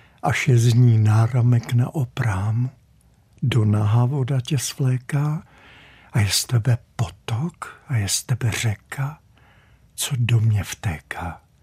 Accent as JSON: {"language": "Czech", "region": "Prague", "country": "Czechia", "tie": "born there", "said": "Já jsem se narodil tady v Holešovicích"}